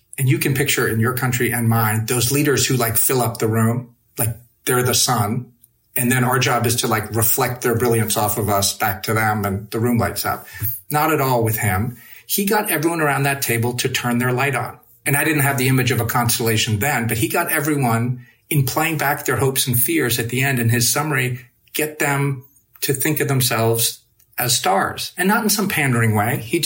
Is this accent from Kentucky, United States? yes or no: yes; Louisville, Kentucky, United States; He comes to my hometown of Louisville, Kentucky, where I host a fundraiser for him